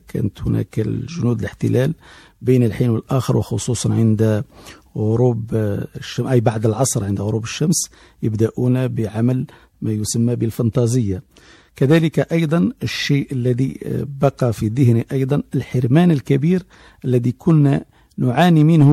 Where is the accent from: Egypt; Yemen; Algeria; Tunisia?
Algeria; أنا من مواليد 20 جوان 1956، في المنطقة التي أشرت إليها قبل قليل كنت أعيش كبقية أبناء الثورة الجزائرية.